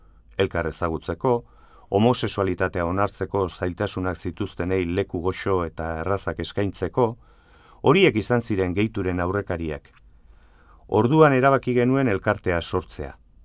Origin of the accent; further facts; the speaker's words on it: Spain; Euskara nire ama hizkuntza delako. Etxean, betidanik, euskaraz hitz egin izan dut gurasoekin eta anaiarrebekin.